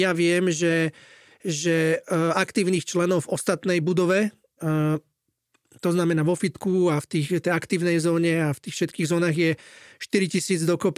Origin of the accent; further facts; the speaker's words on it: Vrakuňa, Bratislava Region, Slovakia; also born or lived in Trnava; Ja som sa teda síce nenarodil vo Vraku, ja som sa narodil v Trnave, ale ja som Vlčie hrdlo, Vrakuň a Biskupice, ja som z toho druhého geta.